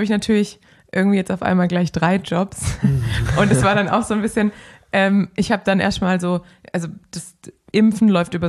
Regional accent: Baden-Württemberg, Germany; ich bin Schwabe

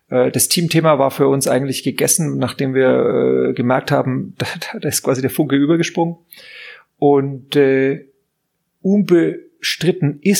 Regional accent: Bavaria, Germany; ich mich jetzt hier von meinem Heimatdorf nach Fürth schlängeln musste. Ja. Und eigentlich ist der fränkische Ursprung noch größer.

